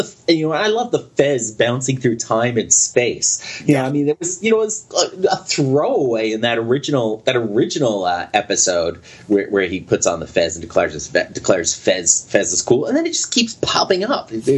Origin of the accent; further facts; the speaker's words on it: Queens, New York, United States; That would have blown my mind, probably growing up in Queens